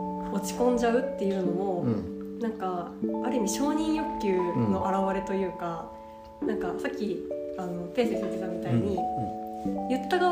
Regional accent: Hokuriku, Japan; also born or lived in Nagoya; 出身は北陸なんですけど、北陸は北陸っぽい取り方、で、私大学の時は名古屋の方にいたんですけど、

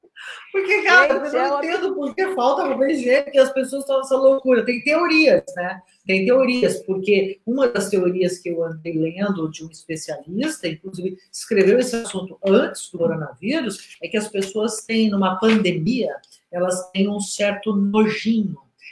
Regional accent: Núbia Paulista, São Paulo, Brazil; Núbia Paulista, minha terra natal, gente. Lá perto de Presidente Prudente.

